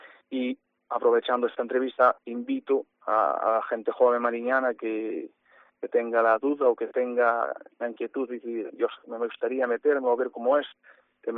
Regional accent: Galicia, Spain; aunque en la provincia de Lugo somos la provincia gallega que más explotaciones tenemos

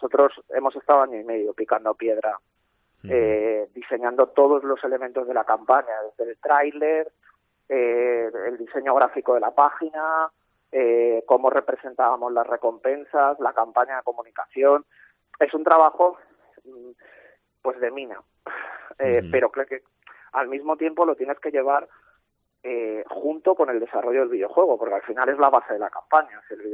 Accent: Palma, Balearic Islands, Spain; Nosotros somos de Palma de Mallorca.

